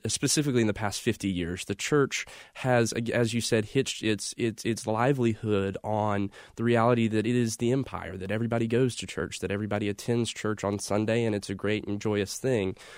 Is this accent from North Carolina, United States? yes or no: yes; Statesville, North Carolina, United States; Well, growing up in Statesville, it's an all-America city. It's one of those places that everyone wants to grow up in. It's just a great town to grow up in North Carolina.